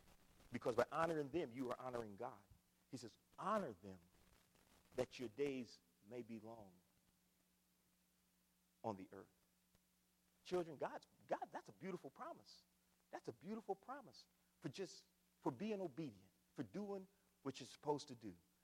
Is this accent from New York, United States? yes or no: no; Akron, Ohio, United States; We're in a place called People's Drugstore. I grew up in Akron, Ohio.